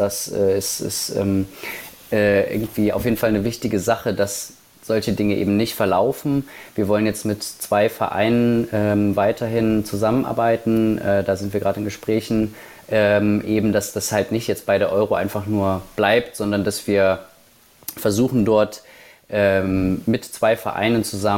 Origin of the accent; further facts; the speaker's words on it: Halberstadt, Saxony-Anhalt, Germany; also ich komme aus Halberstadt, das ist eine kleine Stadt in Sachsen-Anhalt